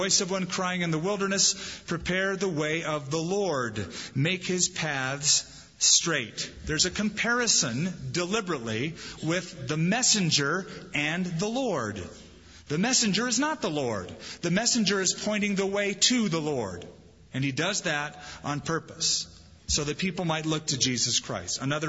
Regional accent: California, United States; I'm from California, and whenever people from the Midwest would come and cook, it's like, oh, man, put something in this.

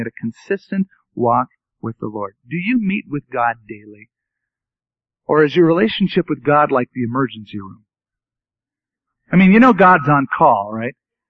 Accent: San Francisco, California, United States; I came from San Francisco area and was living at home.

